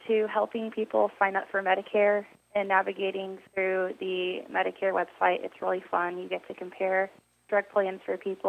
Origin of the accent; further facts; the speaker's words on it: Pittsburg, Kansas, United States; I was born and raised in Pittsburgh, Kansas.